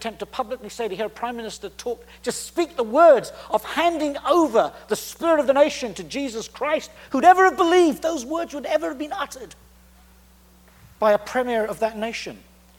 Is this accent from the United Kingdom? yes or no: yes; United Kingdom; I'm a Brit. I lived in Britain at the time when Uganda was raped and became an extension suburb of hell.